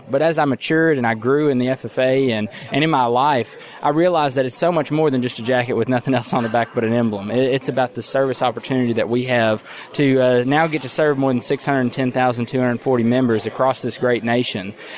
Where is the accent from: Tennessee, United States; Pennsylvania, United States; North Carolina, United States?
Tennessee, United States; I'm from Coffee County, Tennessee, in the Beech Grove community, and we have a herd of registered Black Angus beef cattle on 235 acres.